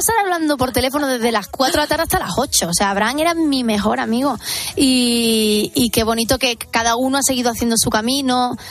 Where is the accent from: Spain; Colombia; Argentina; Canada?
Spain; Estepona, Andalusia; Yo soy de Estepona y él es de San Fernando.